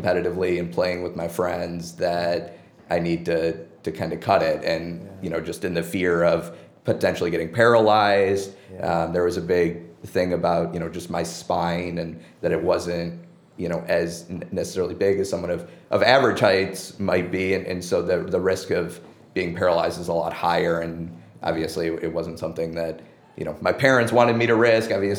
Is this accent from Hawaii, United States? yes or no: no; Detroit, Michigan, United States; I grew up playing ice hockey. That was really my bread and butter growing up in Detroit.